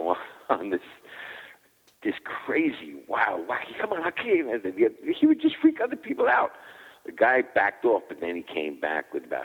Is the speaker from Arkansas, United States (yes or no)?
no; New York, United States; I was a fighter from Hell's Kitchen and an ex-boxer.